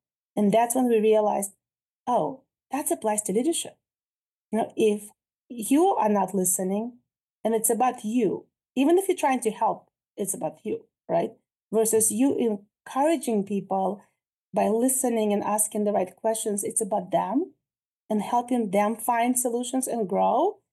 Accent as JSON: {"language": "English", "region": "New York", "country": "United States", "said": "I'm from New York, you know, and I have some Russian background."}